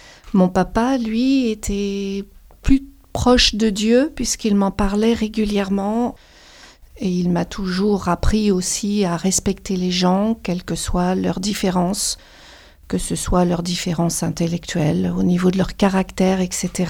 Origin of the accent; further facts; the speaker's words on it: France; born there; j'ai aujourd'hui 54 ans. Je suis née en France, dans une famille qu'on dit catholique en France, mais non pratiquante.